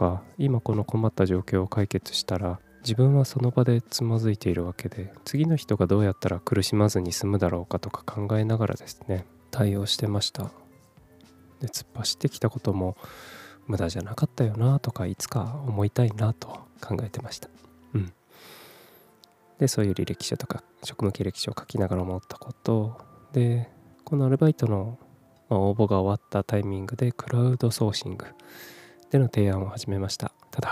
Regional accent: Kumamoto, Japan; also born or lived in Fukuoka / Tokyo; 18歳から福岡、30歳から東京で暮らし、退職を機に地元の熊本に帰ってきた36歳フリーランスの僕が

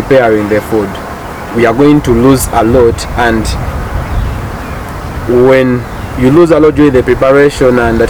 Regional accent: Uganda; from Uganda.

